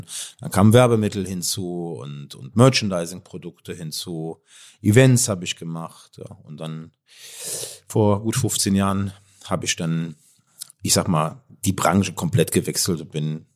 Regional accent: Cologne, North Rhine-Westphalia, Germany; Ich komme aus Köln.

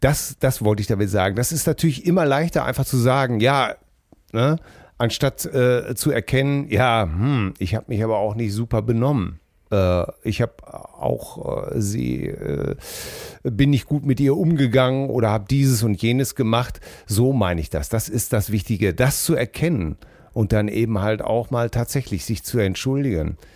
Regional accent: Gouda, South Holland, Netherlands; German is a second language; moved away as an adult; now in Bönen, Germany; Bin Holländer, geboren in Gouda. Ja, sicher, das ist aber kein Witz jetzt, ne? Wohne mittlerweile seit 25 Jahren hier, arbeite und lebe integriert, happy in Deutschland.

